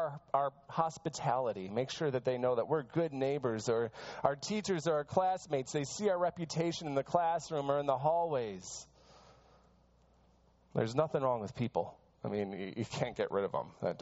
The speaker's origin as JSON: {"language": "English", "town": "Rochester", "region": "New York", "country": "United States", "tie": "born or raised there", "lives_now": "Michigan, United States", "said": "Michigan is my home, but my hometown is New York. And I love going back to Rochester, New York, and knowing the streets and knowing the people and seeing the places that are familiar to me."}